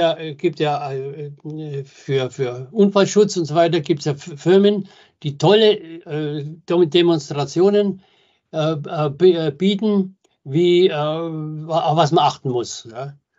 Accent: Bavaria, Germany; Jetzt komme ich zwar aus Bayern

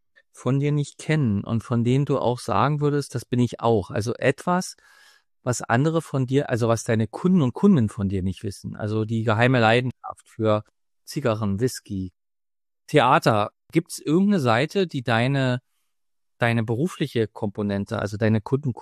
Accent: Berlin, Germany; wenn man Berliner ist und groß geworden ist in der Stadt, eben auch sieht, da haben sich Dinge verändert

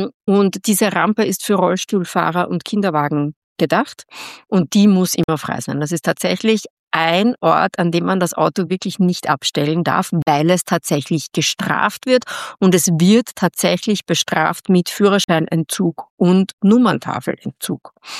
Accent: Austria; Da ich aber als Österreicherin unterwegs bin

